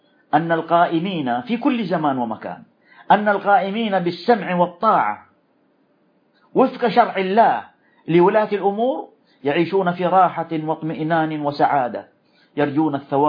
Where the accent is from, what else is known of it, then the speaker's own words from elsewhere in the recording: Saudi Arabia; قامت بلادنا المملكة العربية السعودية